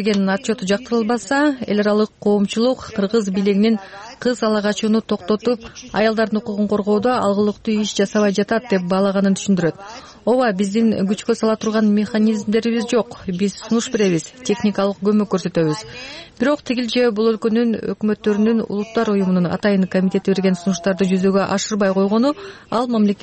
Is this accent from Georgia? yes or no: yes; Georgia; менин мекеним Грузияда көрдүк.